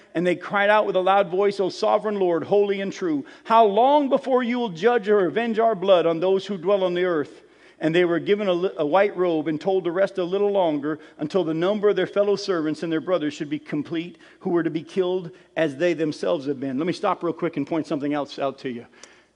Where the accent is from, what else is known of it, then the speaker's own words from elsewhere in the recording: New England, United States; accent: New England accent; also born or lived in Florida / New Orleans; Yeah, I'm a Yankee. I was born in New England and raised in New England, but I've been in Florida and New Orleans, and I've been living down here in the South for a long time. I've lost my New England accent.